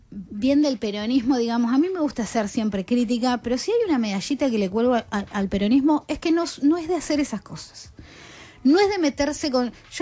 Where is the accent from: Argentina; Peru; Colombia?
Argentina; Bahía Blanca, Buenos Aires Province; Yo soy de Bahía Blanca.